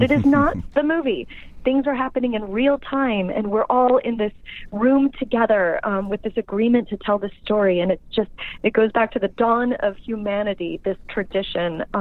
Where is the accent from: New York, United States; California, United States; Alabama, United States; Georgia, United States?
California, United States; I'm from Orange County, and Orange County has a strong tradition of doing the same kind of thing.